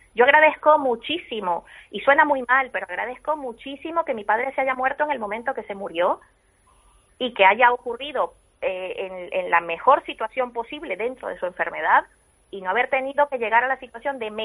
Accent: Venezuela; en mi país, moto, semáforo es igual a muerte. O sea, sabes que mientras estás parado en un semáforo, te llega la muerte y punto y se acabó. O sea, esquivar balas, lo de esquivar balas en Venezuela no es ninguna tontería.

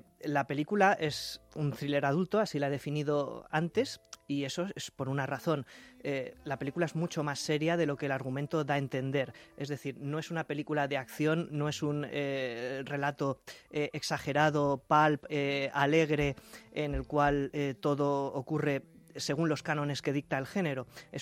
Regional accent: Madrid, Community of Madrid, Spain; y yo soy de Aluche

